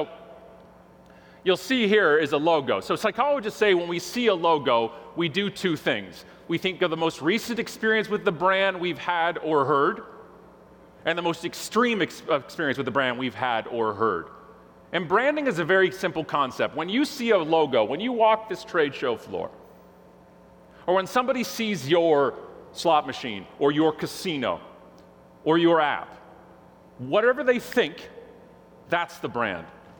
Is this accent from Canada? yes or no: yes; Canada; Oh, I'm Canadian, if you haven't figured that out.